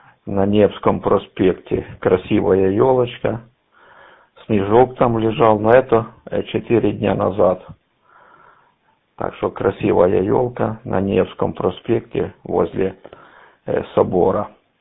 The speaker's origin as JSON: {"language": "Russian", "town": "Sviatohirsk", "region": "Donetsk Oblast", "country": "Ukraine", "tie": "born or raised there", "said": "Хотя я сам родом с Донецкой области, но только я со стороны Святогорска."}